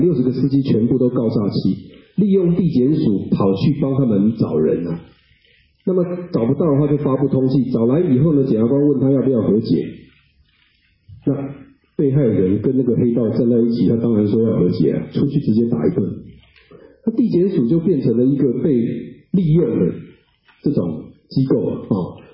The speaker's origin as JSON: {"language": "Chinese", "country": "Taiwan", "said": "我们台湾人啊就跟健保一样，我们台湾的健保跟美国医生不一样"}